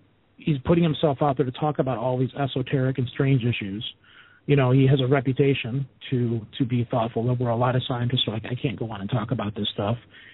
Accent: Michigan, United States; I'm from Michigan. We call it pop up here. We don't call it soda.

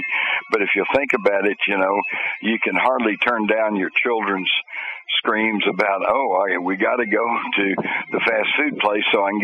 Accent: Texas, United States; When I was growing up in Texas, we took guns to school.

